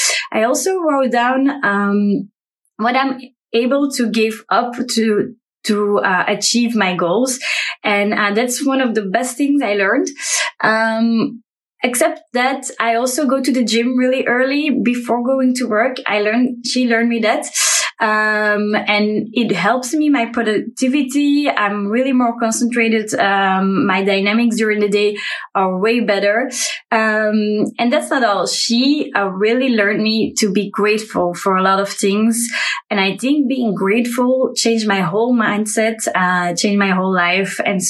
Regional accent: Belgium; English is a second language; from Belgium.

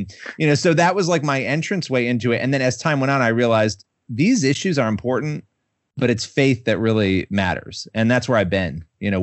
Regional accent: Rochester, New York, United States; I grew up in Rochester, New York. That was where I grew up.

